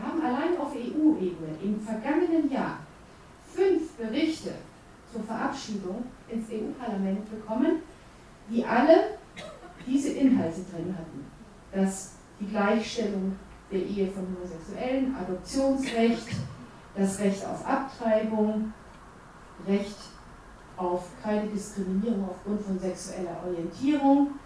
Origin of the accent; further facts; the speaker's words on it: Romania; Ich komme selber aus Rumänien.